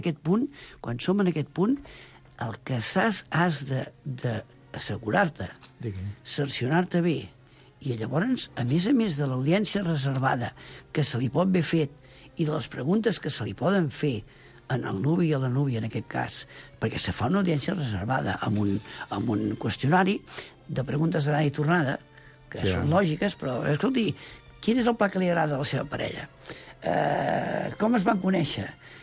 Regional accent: Premià de Mar, Catalonia, Spain; Jo soc fill de Premià de Mar, soc a Ferró

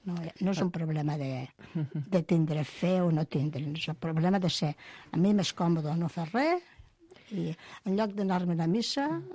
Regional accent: Sort, Catalonia, Spain; És el meu poble.

